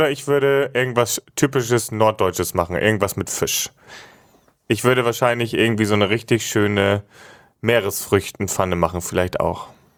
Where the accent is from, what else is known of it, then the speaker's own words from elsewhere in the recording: Hamburg, Germany; moved away as an adult; now in North Rhine-Westphalia, Germany; ich bin ja im Oktober 18, bin ich ja von Hamburg nach Nordrhein-Westfalen gezogen.